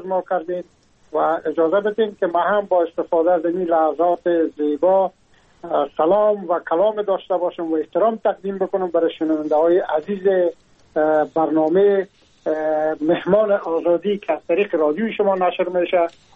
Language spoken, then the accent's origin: Persian; Afghanistan; now in France; از افغانستان بر آمدم و تقریبا این 3 سال میشه که ما در فرانسه زندگی میکنم